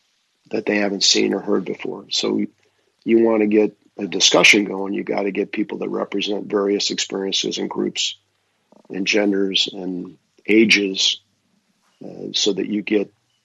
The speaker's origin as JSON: {"language": "English", "town": "Lansing", "region": "Michigan", "country": "United States", "tie": "born or raised there", "said": "remember the riots in Detroit, even in my hometown of Lansing, and my parents being afraid."}